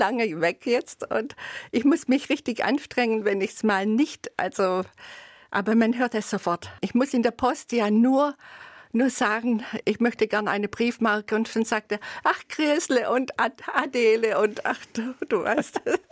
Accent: Baden-Württemberg, Germany; als Schwabe, da bist immer gut aufgehoben, sage ich jetzt mal.

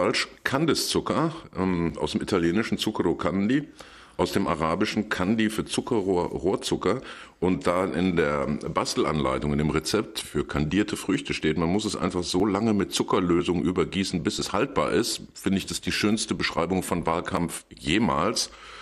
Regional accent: Dortmund, North Rhine-Westphalia, Germany; Nein, als Dortmunder tut es mir ja leid, weil ich empfinde wirklich Mitleid

